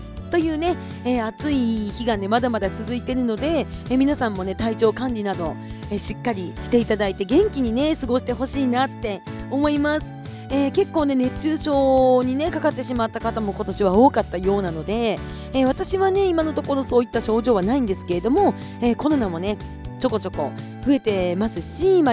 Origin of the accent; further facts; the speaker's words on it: Kushiro, Hokkaido, Japan; 私の地元の釧路ってね、最高気温が真夏でも25度前後、まあ暑くなっても28度ぐらいで